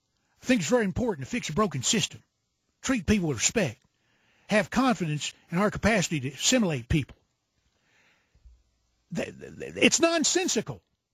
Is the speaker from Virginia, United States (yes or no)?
no; Arizona, United States; this is the gang that took my home state of Arizona to court